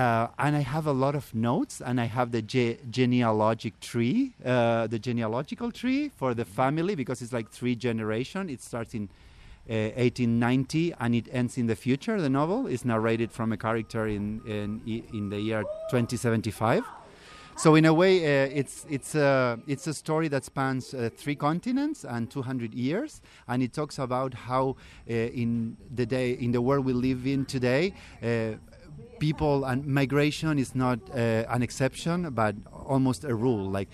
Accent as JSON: {"language": "English", "country": "Argentina", "second_language": "English", "said": "I am from Argentina. And I am a filmmaker in Argentina, and I wrote two novels as well."}